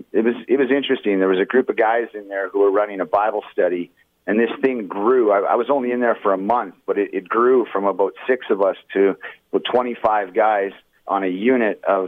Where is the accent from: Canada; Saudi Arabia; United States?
Canada; Millet, Alberta; also born or lived in Hay River, Northwest Territories / British Columbia; Right now, we're coming through Edmonton. It's where we're living right now. I was born up north in Hay River, Northwest Territories, okay. And moved around a little bit, BC and Alberta, and you know, mostly grew up in Millet, actually.